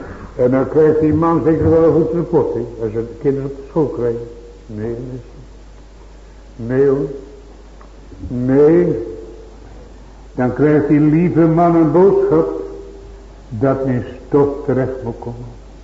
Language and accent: Dutch; Zeeland, Netherlands; born there; We zijn in Zeeland geboren en we praten nog steeds gedurig.